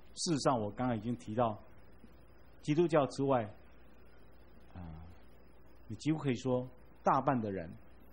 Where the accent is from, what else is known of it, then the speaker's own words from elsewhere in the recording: China; 我们中国人喜欢说儒家思想给我们多的影响